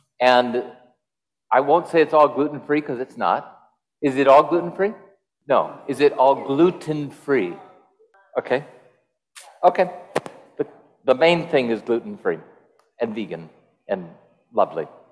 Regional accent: Hawaii, United States; Now, I grew up here in Hawaii for the most part, but I had only been to Kauai once when I was 12 years old

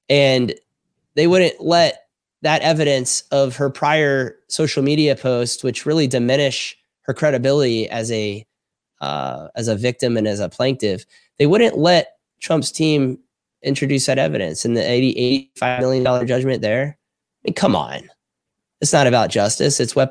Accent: Florida, United States; I'm from Palm Beach County. I used to do real estate.

